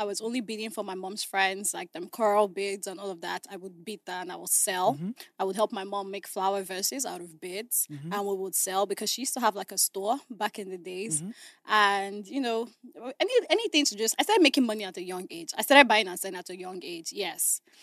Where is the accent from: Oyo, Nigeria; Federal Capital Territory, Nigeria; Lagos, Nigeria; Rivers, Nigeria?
Federal Capital Territory, Nigeria; Abuja; I grew up in Abuja. Okay. You know, my whole family is still in Abuja.